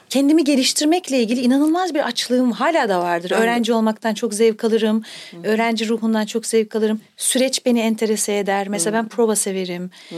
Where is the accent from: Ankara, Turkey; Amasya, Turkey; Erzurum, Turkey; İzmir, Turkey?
Ankara, Turkey; also born or lived in Diyarbakır; Ben Diyarbakır'da doğdum. 3 aylıkken Ankara'ya taşındık. Parçalanmış bir ailenin çocuğuyum. Anne baba kendi aralarında sorunlar yaşayınca bir de göç olmuş. Ankara'ya göç etmişler. Ankara'da büyüdüm.